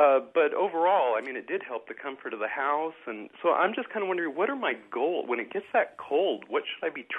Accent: Georgia, United States; I'm new to the area, and I came from Georgia, where dry air is not a problem.

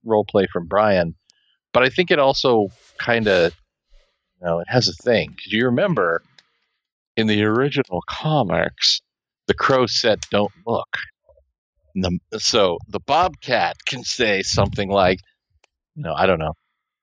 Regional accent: Kansas, United States; I grew up in Kansas, and the thing that we feared more than anything in Kansas was the mythical, probably non-existent catamount.

